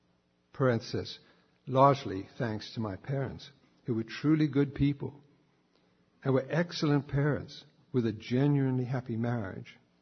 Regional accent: England, United Kingdom; When I was a teenager growing up in England in the 60s

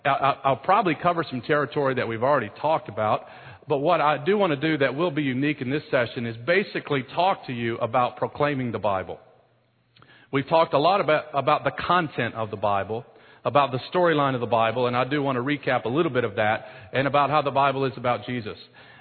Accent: Kentucky, United States; also born or lived in Detroit, Michigan; I was born in Detroit, Michigan, and was born to my mother and father, and my dad was a union factory worker, and due to crime as a young kid, my parents moved to Kentucky.

